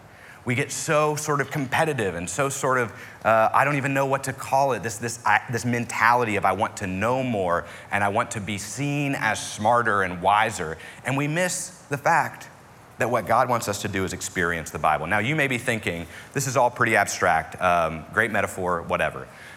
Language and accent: English; West Virginia, United States; I wasn't raised in Texas. My idea of tacos was very, I was raised in West Virginia.